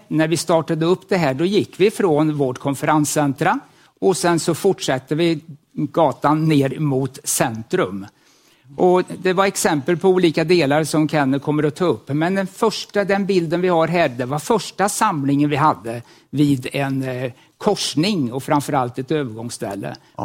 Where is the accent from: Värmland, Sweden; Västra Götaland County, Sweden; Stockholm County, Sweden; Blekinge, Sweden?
Värmland, Sweden; Kristinehamn; vi kommer ifrån Kristinehamn. Och Kristinehamn kanske inte alla känner till, men det ligger i Värmland. Och framförallt så ligger det i norra delen utav Vänern.